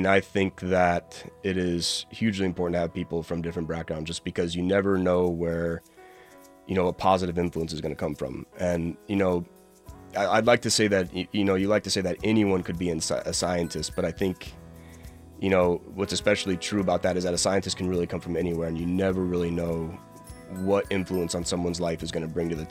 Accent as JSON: {"language": "English", "town": "Gallup", "region": "New Mexico", "country": "United States", "tie": "born or raised there", "said": "I know from personal experience, you know, from growing up in Gallup and seeing what res life is like"}